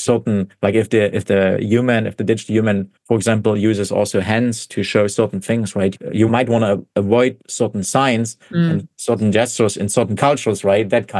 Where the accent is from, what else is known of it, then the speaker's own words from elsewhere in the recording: Germany; I'm from Germany, right? So if you look here in Germany, they're always a little bit resistant, right, to some of that stuff.